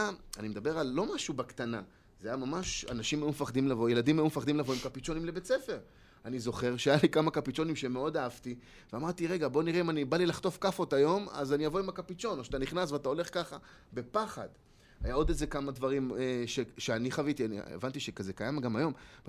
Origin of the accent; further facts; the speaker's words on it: Haifa, Haifa District, Israel; גדלתי בשכונה קצת בעייתית בחיפה